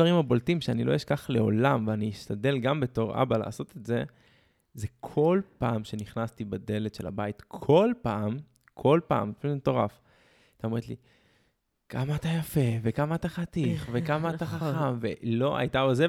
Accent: Tel Aviv, Tel Aviv District, Israel; נכון, לא, גם גדלנו בתל אביב

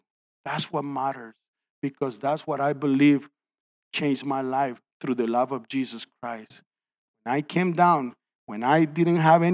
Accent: Colombia; English is a second language; And I grew up in Colombia, South America. My dad was the richest man in town.

